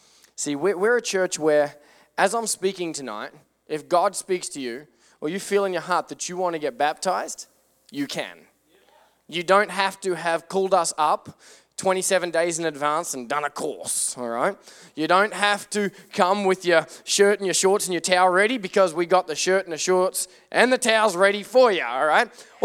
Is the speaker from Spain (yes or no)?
no; Australia; I'm Australian and we speak different than you.